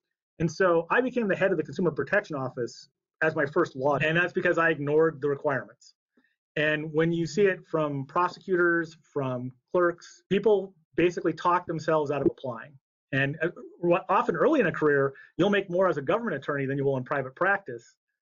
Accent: Circle, Montana, United States; I grew up in Circle, Montana, which is, if you look at the map of Montana, there's a giant lake on the eastern side

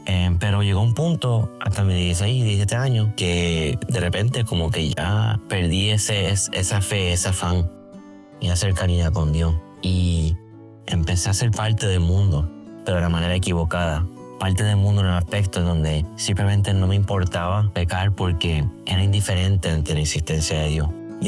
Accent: Puerto Rico; moved away as an adult; yo me crié en Puerto Rico toda mi vida, hasta los 18 años. Gracias a Dios tuve una madre que me inculcó la importancia de la oración y el amor hacia Dios, y me bautizó y me confirmé en la Iglesia Católica.

